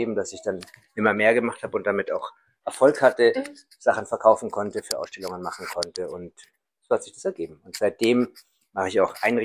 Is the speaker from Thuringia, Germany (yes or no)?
no; Munich, Bavaria, Germany; Ich bin Münchner und ich bin inzwischen 57 Jahre alt